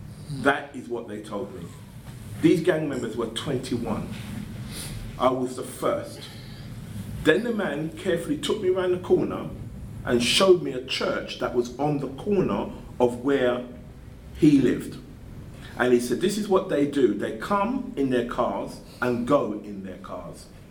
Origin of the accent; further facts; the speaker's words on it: England, United Kingdom; I'm from England and I'm alone. So it's, you know, I'm going to my homeland